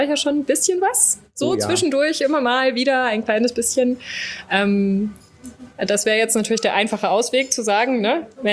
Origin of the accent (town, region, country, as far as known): Düsseldorf, North Rhine-Westphalia, Germany; born there